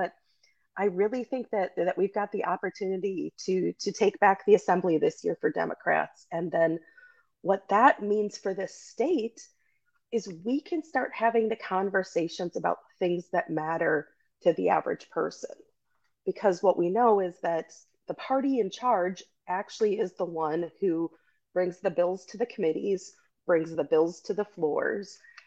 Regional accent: Eau Claire, Wisconsin, United States; Born and raised in Eau Claire.

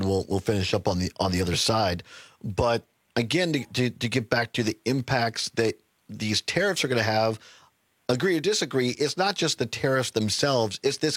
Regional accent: Center, Wisconsin, United States; I grew up originally in Center, Wisconsin, a town of 5,000 people.

